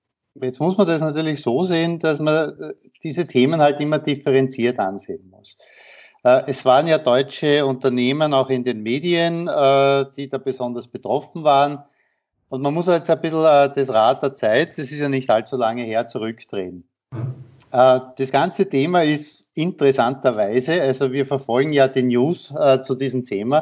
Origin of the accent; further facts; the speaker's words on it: Austria; Also ich komme aus Österreich und arbeite für eine schwedische Firma.